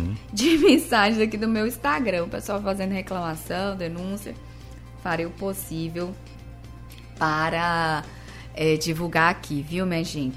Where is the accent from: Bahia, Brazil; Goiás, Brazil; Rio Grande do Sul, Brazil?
Bahia, Brazil; Se o nordestino ama, obviamente o baiano sim, né? Porque nós somos nordestinos.